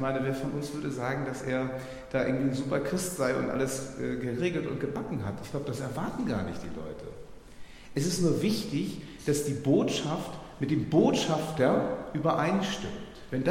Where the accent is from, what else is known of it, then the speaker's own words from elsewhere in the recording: Hamburg, Germany; Ich komme ja noch aus Hamburg und so, das ist ja noch so nördlicher